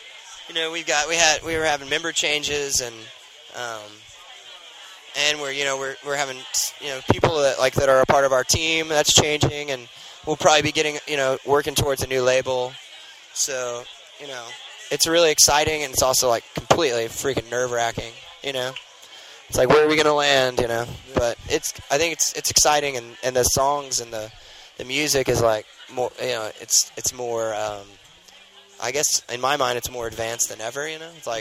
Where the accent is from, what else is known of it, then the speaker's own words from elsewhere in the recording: Houston, Texas, United States; Yeah, that'll be really great because we grew up in Houston, some of us, and.